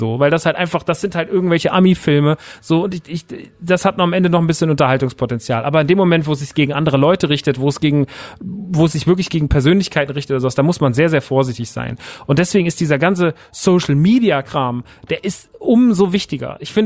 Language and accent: German; Aschaffenburg, Bavaria, Germany; wäre in Aschaffenburg gewesen, in meiner Heimat